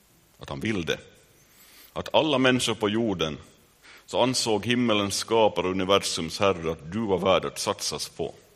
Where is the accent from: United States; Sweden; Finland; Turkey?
Finland; Vaasa, Ostrobothnia; säger jag som Vasabo